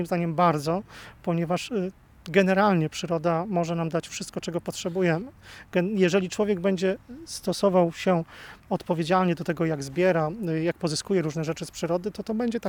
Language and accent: Polish; Gdynia, Pomeranian Voivodeship, Poland; Czasami ludzie się śmieją, że ja chyba stamtąd w ogóle pochodzę, ale nie, jestem z Gdyni.